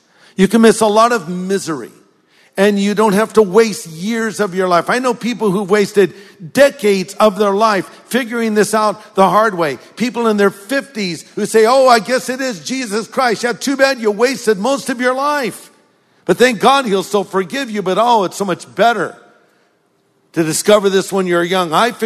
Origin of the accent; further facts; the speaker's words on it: California, United States; And I just, you know, I grew up here in California, ate hamburgers, french fries and the malt.